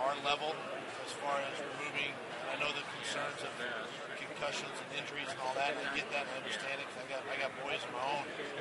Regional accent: Ferndale, Washington, United States; And even my hometown in Ferndale, Washington, They did the same thing, you know.

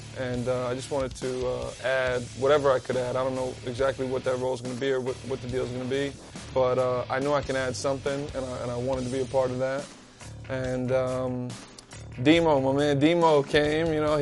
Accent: New Jersey, United States; I grew up in North Jersey.

